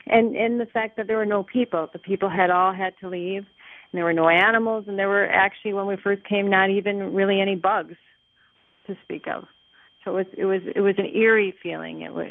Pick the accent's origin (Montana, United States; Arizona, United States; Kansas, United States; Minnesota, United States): Minnesota, United States; Well, our concern, we're from Minnesota.